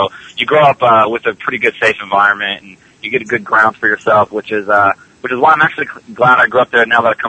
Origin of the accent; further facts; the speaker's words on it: Evansville, Indiana, United States; I actually grew up in Indiana. So I'm the farthest one away in the group.